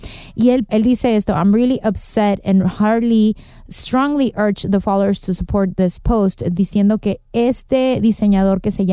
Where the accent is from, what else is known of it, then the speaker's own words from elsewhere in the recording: Mexico; a mí como mexicana, a mí eso me enorgullece.